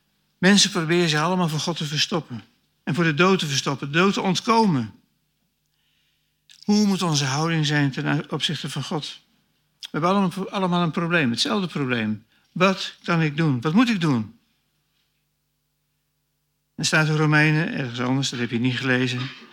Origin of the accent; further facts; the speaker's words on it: Lunteren, Gelderland, Netherlands; En ik hoorde vroeger in Lunter, waar ik vandaan kom